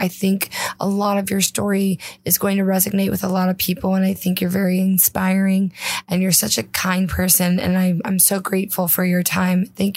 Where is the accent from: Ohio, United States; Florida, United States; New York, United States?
Ohio, United States; Cleveland; I'm from Cleveland, girl. I moved here from Cleveland.